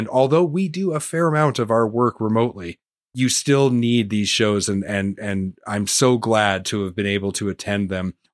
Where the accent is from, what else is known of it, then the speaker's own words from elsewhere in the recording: Canada; I'm Canadian, but I'm doing all this work to actively promote right to repair in the US, because what happens in the US happens in Canada.